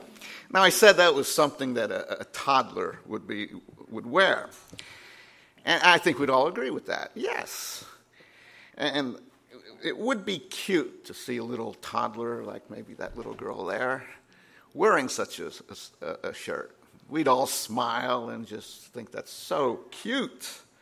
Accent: North Carolina, United States; I think I'm from North Carolina, of course, and we left. It was so cloudy and rainy and 40 degrees or so.

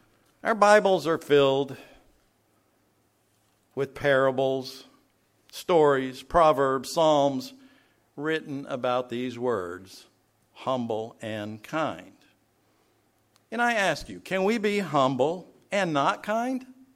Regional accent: Tennessee, United States; Not the kind of music that I grew up with as a kid, growing up in East Tennessee

